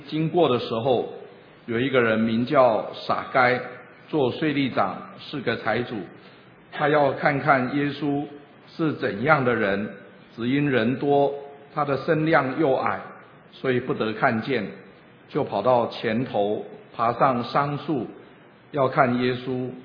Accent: China; 我们中国人呢很好客

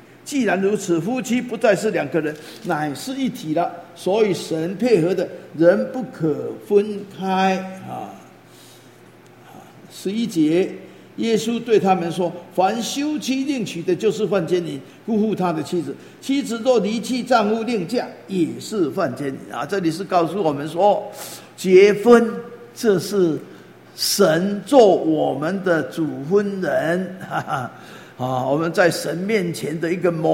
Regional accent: Taiwan; 我们人家说我们台湾人哦，这个说得很好哈

